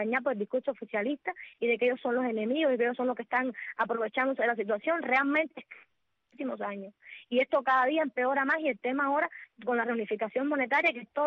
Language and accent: Spanish; Cuba; como cubana, que tiene dos hijos